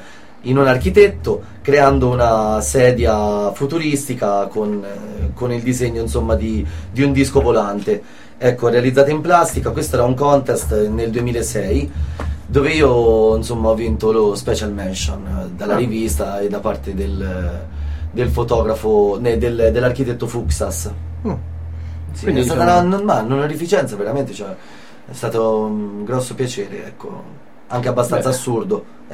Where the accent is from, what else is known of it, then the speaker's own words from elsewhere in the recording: Gubbio, Umbria, Italy; born there; Sì, sì, la mia città natale, tra l'altro, saluto tutta Gubbio